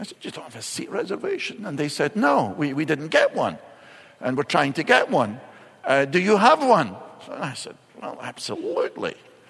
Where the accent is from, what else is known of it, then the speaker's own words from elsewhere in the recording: Scotland, United Kingdom; I am Scottish, but I'd paid for it, one way or another.